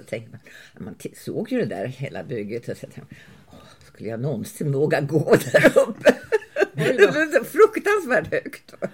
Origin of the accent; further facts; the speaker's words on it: Tyresö, Stockholm County, Sweden; Jag är ju uppvuxen i Tyresö.